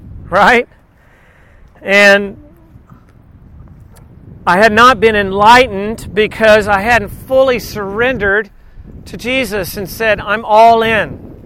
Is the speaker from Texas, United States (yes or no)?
yes; Corpus Christi, Texas, United States; In fact, in my hometown in Corpus Christi, nothing was open on Sunday except for gas stations or a grocery store.